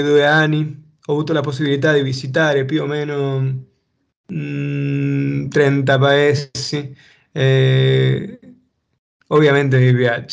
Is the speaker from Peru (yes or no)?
yes; Peru; Italian is a second language; now in London, United Kingdom; io sono peruviano, ma con parenti italiani. I miei bisnonni vengono dall'Italia, dal nord